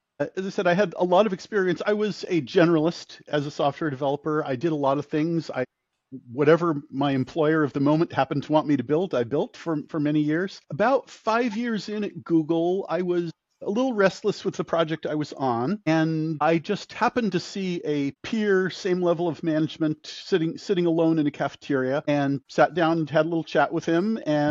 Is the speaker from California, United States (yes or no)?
yes; California, United States; I'm mostly from California. I've been in California since I was high school.